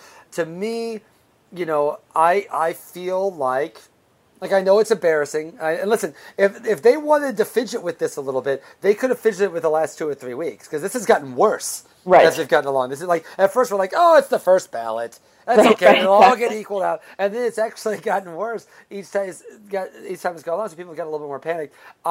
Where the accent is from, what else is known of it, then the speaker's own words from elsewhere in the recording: Midwest, United States; Yeah, and I'm from the Midwest.